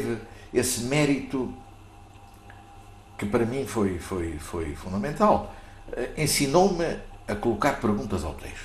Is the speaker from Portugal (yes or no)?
yes; Real, Portugal; Quando fui para a escola primária, que ficava distante de 3 ou 4 quilómetros do lugar onde nasci, da minha aldeia, de Real